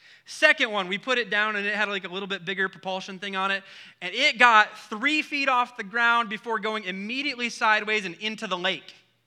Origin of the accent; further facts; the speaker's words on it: Wisconsin, United States; And I grew up in Wisconsin where it's windy. It's either windy, cold, raining, or some combination of all three.